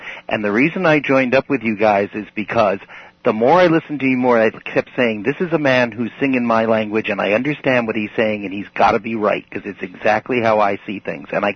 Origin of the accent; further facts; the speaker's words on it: East Coast, United States; My mom lives in Connecticut, and I grew up on the East Coast